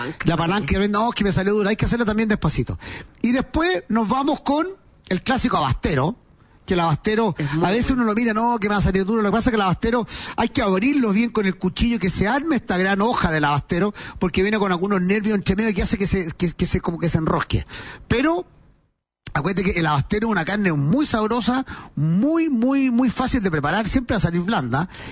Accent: Chile; Uno, que somos súper, el chileno es cómodo, quiere tener todo fácil a la mano

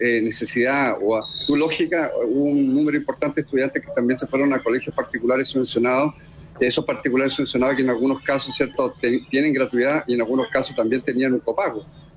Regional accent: Chiloé, Los Lagos, Chile; Yo te diría que aquí en esta región yo soy de Chiloé, estudié aquí en la región

